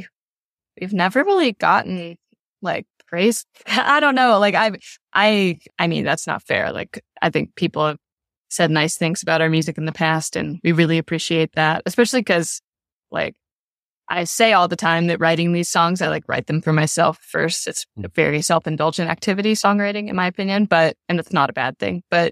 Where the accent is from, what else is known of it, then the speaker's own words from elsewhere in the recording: Louisville, Kentucky, United States; And like at the final night of the tour was in my hometown in Louisville at a club I loved to go to when I was younger.